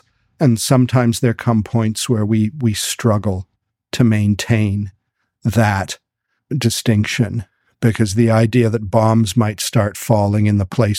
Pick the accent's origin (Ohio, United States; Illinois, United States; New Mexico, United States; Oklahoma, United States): Oklahoma, United States; Oklahoma City; There are a bunch of them in America, including my hometown and Eric's hometown of Oklahoma City, where more streets are numbered than they are named.